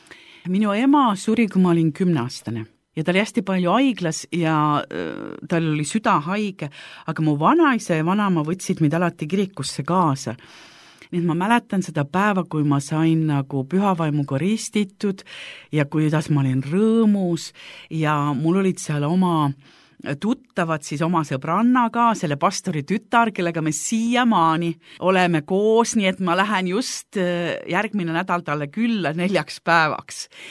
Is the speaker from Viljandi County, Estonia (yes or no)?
no; Orissaare, Saare County, Estonia; now in Kuressaare, Estonia; sest ma tulin ju Kuressaart elama Orissaarest ära ja siis ma käisin igas koguduses